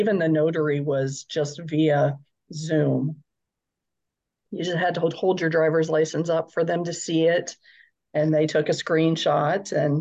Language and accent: English; Ohio, United States; Someplace in Ohio near family, since we're from Ohio, but then someplace here in Texas so I can be closer to my kids.